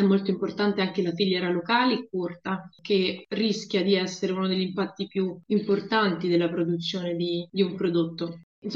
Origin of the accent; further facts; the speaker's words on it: Rome, Lazio, Italy; ho 31 anni, sono romana